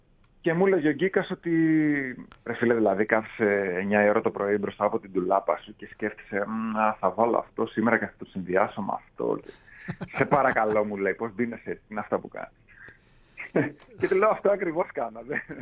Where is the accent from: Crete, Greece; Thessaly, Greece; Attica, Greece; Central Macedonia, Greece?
Central Macedonia, Greece; Alexandreia; Εγώ και οι δύο φίλοι μου που έχουμε ανοίξει την εταιρεία είμαστε από την Αλεξάνδρεια Μαθίας και οι δύο και οι τρεις, όπου ήταν παλιά βάλτη